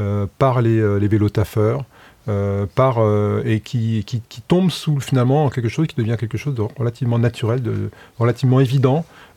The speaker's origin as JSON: {"language": "French", "town": "Colombes", "region": "Île-de-France", "country": "France", "said": "Moi, je viens de Colombes, et on a énormément de personnes qui se déplacent aujourd'hui à vélo en couronne"}